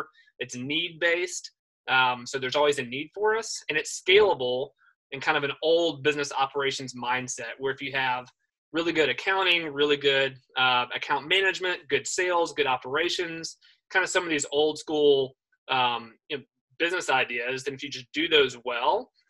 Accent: Oklahoma, United States; also born or lived in Alabama; I grew up in Oklahoma originally, and then Alabama, and so moved kind of all in the Southeast.

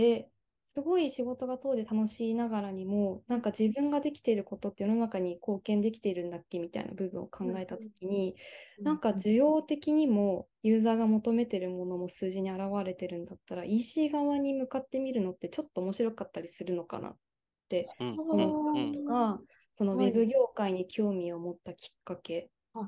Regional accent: Hokkaido, Japan; 当時全然私北海道出身なんですけど、

